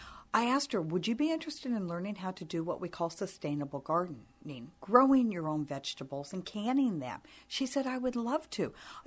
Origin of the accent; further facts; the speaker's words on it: Keokuk, Iowa, United States; I am from Keokuk originally, born and raised, and I've lived a lot of my adult life out of Keokuk.